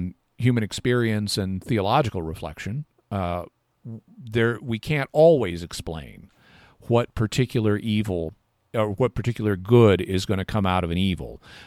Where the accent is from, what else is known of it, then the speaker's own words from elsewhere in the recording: the South, United States; And growing up in the South, every summer, all poison ivy had to do was look at me